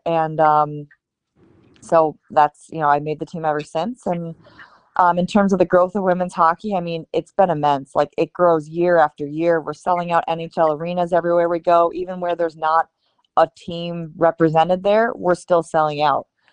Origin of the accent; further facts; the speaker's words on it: New York, United States; it's because of the way I grew up in Western New York for sure.